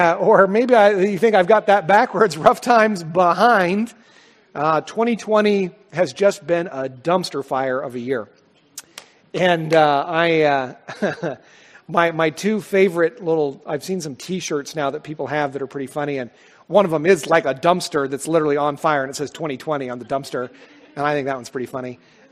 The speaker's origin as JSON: {"language": "English", "country": "United States", "said": "as I think about as an American, is that I am deeply concerned about the times that are ahead."}